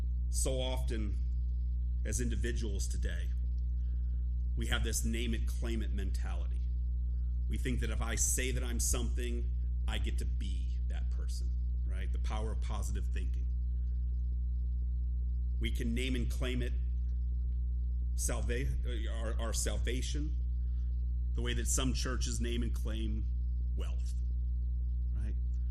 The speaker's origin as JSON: {"language": "English", "country": "United States", "said": "I am not a Christian because I am an American."}